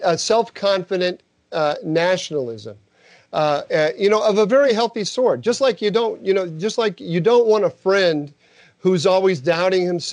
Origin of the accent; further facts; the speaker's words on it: Midwest, United States; I think, is because I grew up in the Midwest.